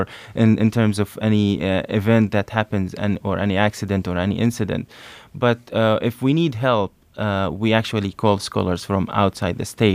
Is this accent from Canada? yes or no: no; Palestine; English is a second language; also born or lived in United Arab Emirates / Syria; now in United States; I'm a Palestinian by nationality. I spent my life in several countries, including the United Arab Emirates and Syria, where I got my education, and then I came to the U.S. For my training.